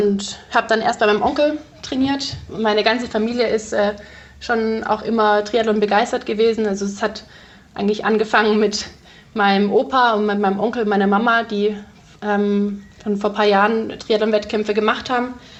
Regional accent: Ravensburg, Baden-Württemberg, Germany; ich komme ja aus Ravensburg ursprünglich

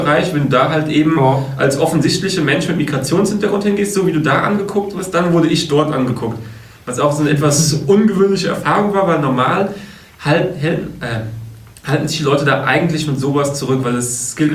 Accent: Germany; wisst ihr schon, was bei uns in Deutschland so ein 0815 Hotelzimmer kostet?

